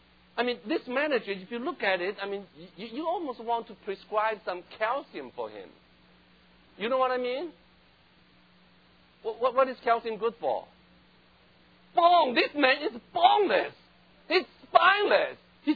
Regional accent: Taiwan; English is a second language; I grew up in Taiwan.

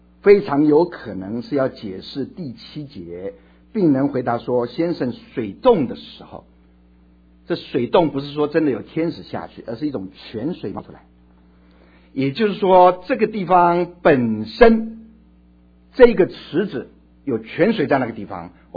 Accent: Beitou, Taipei, Taiwan; 我们家乡那个地方有一个很出名的叫做地狱谷，是在台湾北部一个小城叫做北投镇，最出名的就是温泉

